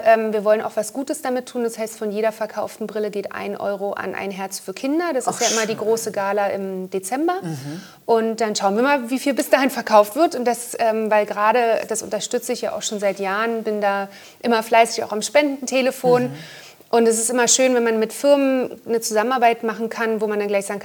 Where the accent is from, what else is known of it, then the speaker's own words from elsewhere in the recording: Brandenburg, Germany; Und ich bin zusammen mit Axel Schulz Einheitsbotschafterin für das Land Brandenburg, wo ich ja herkomme, beziehungsweise wo ich aufgewachsen bin.